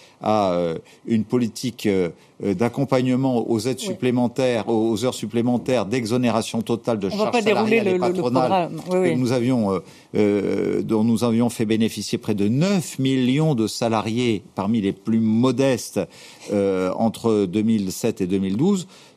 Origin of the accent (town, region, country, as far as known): France